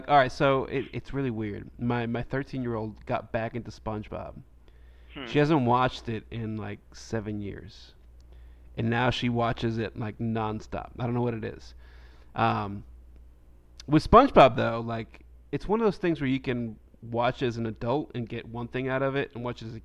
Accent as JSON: {"language": "English", "region": "New York", "country": "United States", "tie": "born or raised there", "moved": "as an adult", "said": "That's actually one of the reasons I moved down south, to be honest with you, because I grew up in New York"}